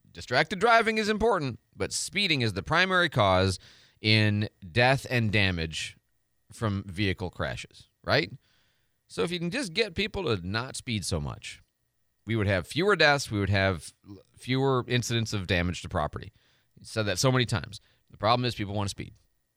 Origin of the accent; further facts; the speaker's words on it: Chicago, Illinois, United States; and, look, I grew up in Chicago. I mean, I know how to drive aggressively, okay, safely, quickly, right?